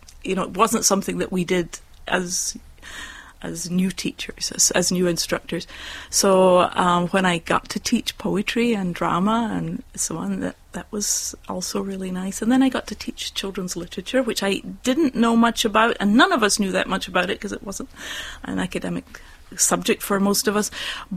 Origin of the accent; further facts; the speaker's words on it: Scotland, United Kingdom; Well, I grew up in the United Kingdom.